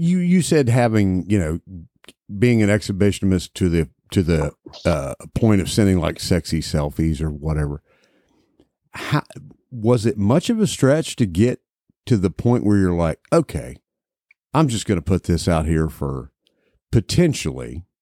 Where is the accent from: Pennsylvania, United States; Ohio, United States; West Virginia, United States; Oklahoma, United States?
West Virginia, United States; Virginia, we're neighbors. We're West Virginia hillbillies ourselves.